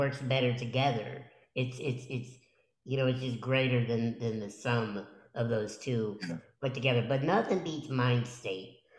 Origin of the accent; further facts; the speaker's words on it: Illinois, United States; By the way, we're some Midwest boys. I grew up in Illinois.